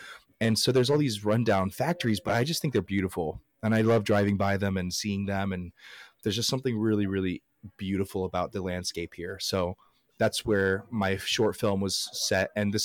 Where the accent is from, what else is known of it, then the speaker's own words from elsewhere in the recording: Dublin, Ohio, United States; born there; But I was born in Dublin, Ohio, not Dublin, Ireland.